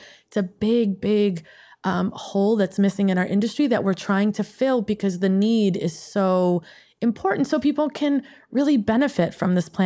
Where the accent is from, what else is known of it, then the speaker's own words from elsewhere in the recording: Queens, New York, United States; Is we had a phone number growing up in Whitestone, Queens, and you would go to the corner and get on a payphone, call this number.